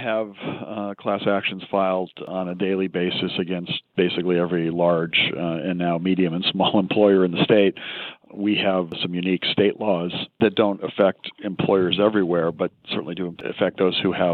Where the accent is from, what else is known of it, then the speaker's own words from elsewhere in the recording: California, United States; I will say that my home state of California apparently was the first state to announce that it had enacted legislation that would set up such an exchange.